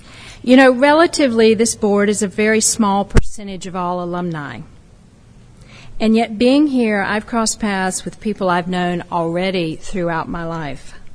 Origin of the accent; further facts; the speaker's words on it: Wilson, North Carolina, United States; I'm from Wilson. I'm a Tar Heel born. All of my education, from first grade to graduate school, was funded by the state of North Carolina. I'm a Tar Heel bred.